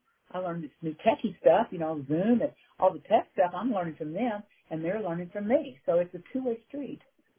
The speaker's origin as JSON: {"language": "English", "region": "Texas", "country": "United States", "said": "hey, I am a Texan"}